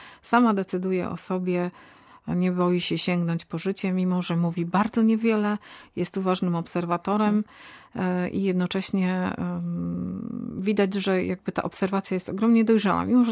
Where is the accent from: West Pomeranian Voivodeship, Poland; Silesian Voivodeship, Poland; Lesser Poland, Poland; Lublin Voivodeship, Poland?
West Pomeranian Voivodeship, Poland; Jestem z Pomorza Zachodniego